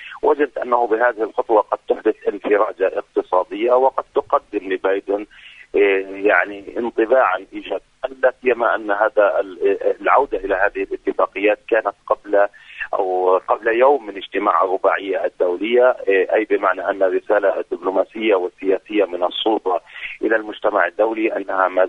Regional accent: Palestine; نحن كفلسطينيين قد نرفض كلاميا ولفظيا ولكن لن تتأثر العلاقات السياسية والدبلوماسية بيننا وبينهم

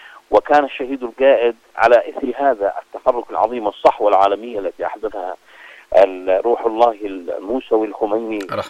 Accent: Yemen; لأننا نحن كشعب يمني من القضايا الأساسية بالنسبة لنا

